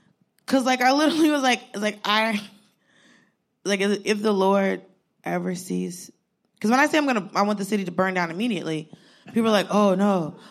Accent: Georgia, United States; Because, like, I grew up in Georgia. I grew up in I'm Southern. So we love spinning a yarn.

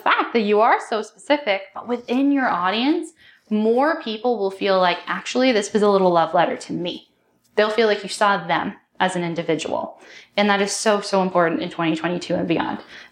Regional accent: Toronto, Ontario, Canada; I grew up in Toronto. I lived through the year 2002.

